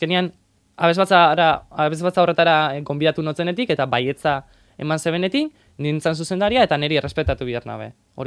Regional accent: Bergara, Basque Country, Spain; ni herri batekoa naiz, Bergarakoa naiz, herrixantanek danok ezautzen ga danon artean

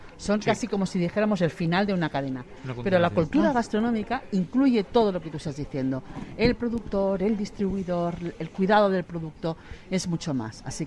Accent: Barcelona, Catalonia, Spain; moved away as an adult; now in Basque Country, Spain; Yo vengo de Barcelona, ahora que decíais de buen tiempo.

